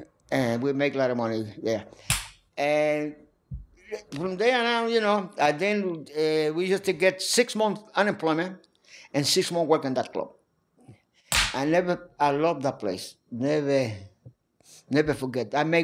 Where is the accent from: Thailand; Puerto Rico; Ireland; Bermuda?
Puerto Rico; English is a second language; I come from Puerto Rico.